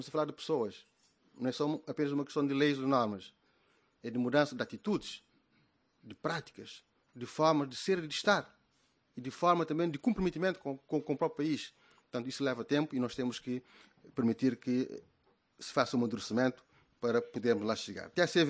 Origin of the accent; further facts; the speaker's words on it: Cape Verde; eu, mais do que ser um ministro ou membro de um partido, sou cabo-verdiano.